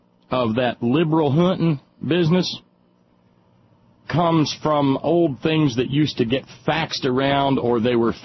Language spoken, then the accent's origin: English; the South, United States; even though I was raised in the South.